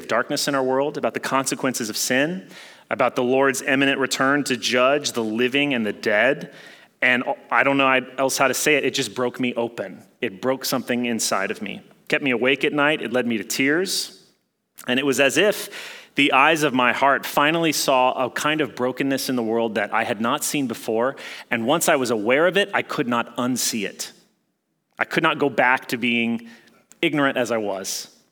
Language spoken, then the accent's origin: English; the South, United States; All right, I grew up in the South in the Bible Belt in a place where there was like mega churches on every corner.